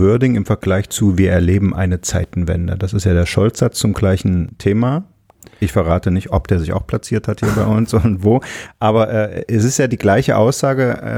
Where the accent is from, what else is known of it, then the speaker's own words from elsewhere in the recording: East Germany, Germany; ich bin ja aus dem Osten